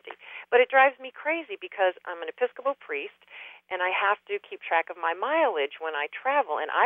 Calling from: Indian Head, Maryland, United States; also born or lived in Branford, United States; Indian Head, Maryland.

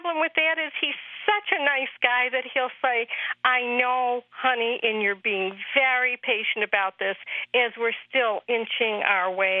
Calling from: Framingham, Massachusetts, United States; I'm calling from Framingham.

